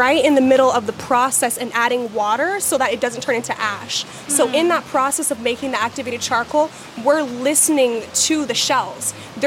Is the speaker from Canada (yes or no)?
yes; Canada; So I'm Canadian. Caribbean Canadian. I was born in Canada, and my mom is Jamaican, my dad's Panamanian